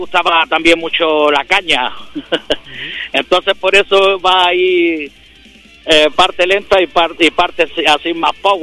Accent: Granada, Andalusia, Spain; yo le dije que no era de Madrid, porque venía a Madrid. Y le dije, yo soy del sur de España.

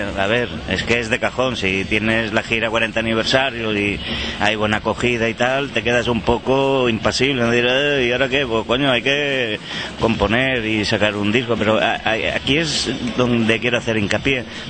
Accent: Cornellà de Llobregat, Catalonia, Spain; volví a mis raíces, a mi pueblo, que es Cornellà de Llobregat, donde salieron todas las canciones de la trapera y del punk en España

